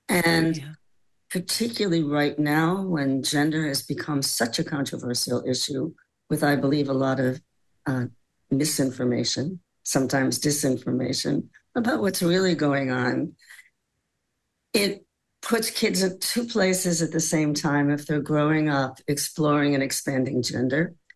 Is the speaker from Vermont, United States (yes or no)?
no; Chicago, Illinois, United States; The story I always tell is when I grew up in Chicago, it was very snowy and cold in the winter.